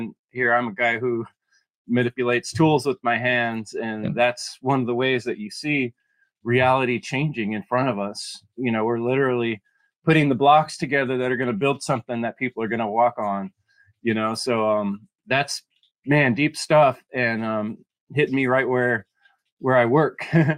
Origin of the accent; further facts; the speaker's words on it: California, United States; For many years of my life, like growing up in the Bay Area, got an hour of solid traffic on freeways